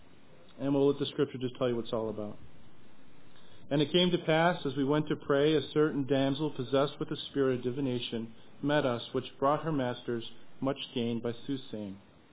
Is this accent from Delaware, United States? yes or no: no; Rochester, New York, United States; I'm from Rochester, New York. I attend Northgate Bible Chapel.